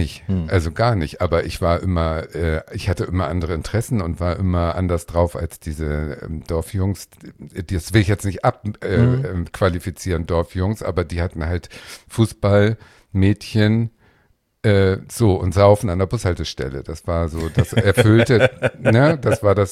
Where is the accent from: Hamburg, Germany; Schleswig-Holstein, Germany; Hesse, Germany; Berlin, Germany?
Schleswig-Holstein, Germany; geboren bin ich in Schleswig-Holstein und aufgewachsen bin ich auf einem Minidorf, auch in Schleswig-Holstein. Da habe ich gewohnt, bis ich so 17 war ungefähr. Mhm. Und das ist wirklich das Klischee-Dorf gewesen. Also da gab es noch keine asphaltierten Straßen und nur Bauernhöfe.